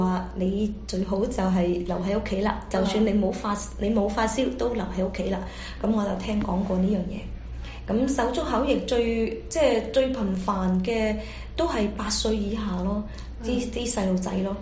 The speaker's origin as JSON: {"language": "Cantonese", "country": "China", "tie": "born or raised there", "lives_now": "United States", "said": "咁其實我記得我細個喺中國嗰陣時咧，都要接種疫苗嘅。"}